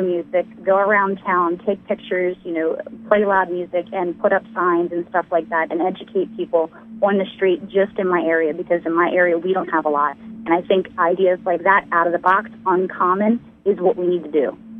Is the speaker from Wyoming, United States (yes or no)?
no; Baltimore, Maryland, United States; I come from Baltimore, Maryland.